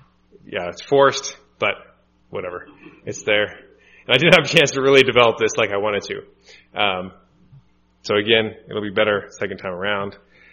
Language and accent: English; United States; And for me as American to go to Brazil